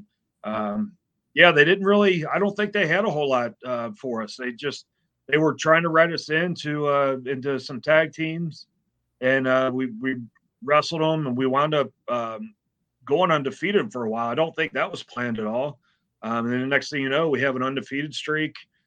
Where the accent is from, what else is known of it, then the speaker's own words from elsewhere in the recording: Kentucky, United States; I'm from Northern Kentucky. So, you know, I got a little bit of little country in me as well, but a little redneck